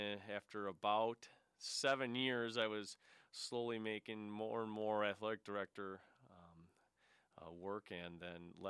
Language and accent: English; Illinois, United States; now in Kenosha, United States; I was originally from Illinois and played basketball, and basketball opened up doors for me